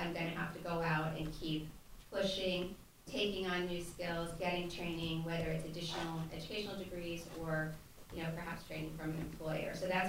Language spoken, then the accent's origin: English; Washington, District of Columbia, United States; So since I'm from Washington, D.C., I'm unfortunately going to have to talk a little bit about partisanship.